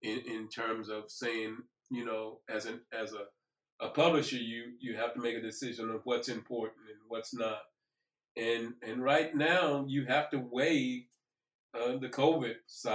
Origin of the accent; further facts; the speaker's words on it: Hope, Arkansas, United States; I'm from Hope, Arkansas, which is down 90 minutes from here. And when I go down to visit my mom, yes, that's an issue.